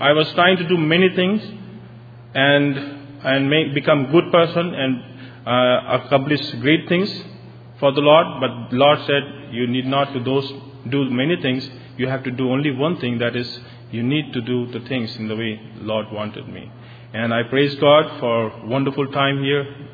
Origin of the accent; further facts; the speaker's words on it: India; I come from India.